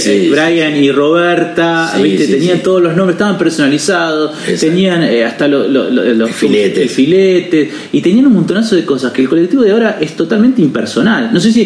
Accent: Adrogué, Buenos Aires Province, Argentina; yo soy de Adrogué

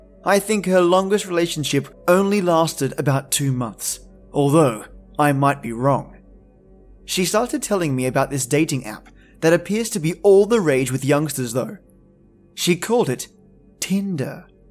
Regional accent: Australia; Oh, and also two honourable mentions from my home country, Australia, Northcote, Australia, and Brisbane, Australia.

